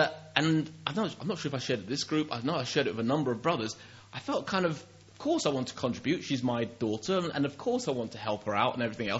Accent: United Kingdom; I had to remind her that I'm British and. And so is she

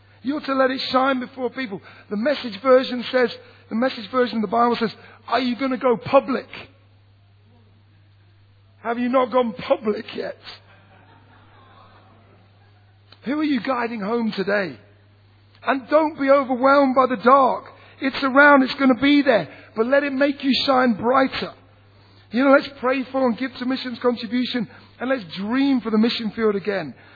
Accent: England, United Kingdom; I grew up in the Midlands and the North.

